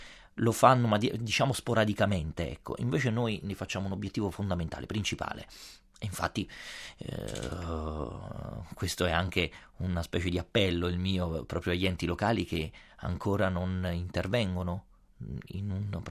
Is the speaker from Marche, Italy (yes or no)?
no; Naples, Campania, Italy; Io, da napoletano, ho studiato al Teatro Stabile di Napoli, all'Accademia d'Arte Drammatica, gratuitamente, per 3 anni.